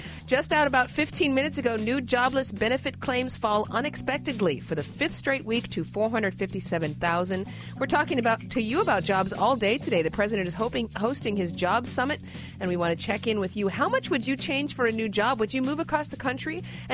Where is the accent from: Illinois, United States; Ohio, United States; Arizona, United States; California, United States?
California, United States; I grew up in Southern California.